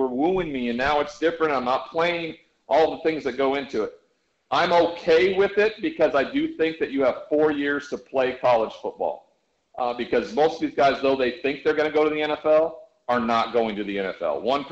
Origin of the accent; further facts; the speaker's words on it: Great Falls, Montana, United States; born there; telling you the story from the moment I was born in Great Falls, Montana to where I'm at right now.